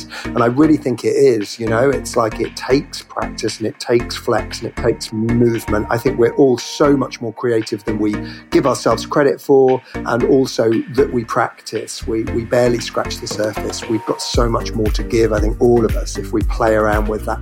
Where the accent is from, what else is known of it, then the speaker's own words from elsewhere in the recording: South West England, United Kingdom; born there; now in London, United Kingdom; I was actually born in Cornwall, right over in the West Country. But yeah, I've spent kind of the last 20 years or so in London.